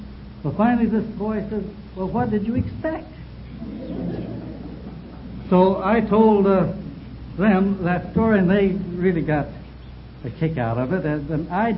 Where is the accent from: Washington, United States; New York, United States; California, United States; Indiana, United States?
California, United States; Los Angeles; She knew that I was from Los Angeles, from that particular family there.